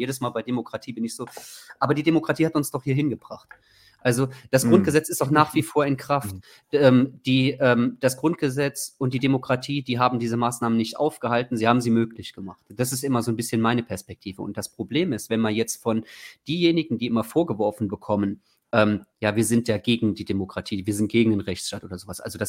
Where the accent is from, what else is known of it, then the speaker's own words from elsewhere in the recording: Trier, Rhineland-Palatinate, Germany; ich komme aus Trier